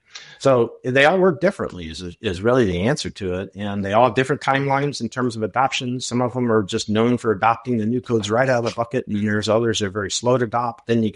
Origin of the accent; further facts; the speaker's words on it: Texas, United States; If I ever go out there and look at my home state, Texas, it would tell you IBC 2018 is the model code.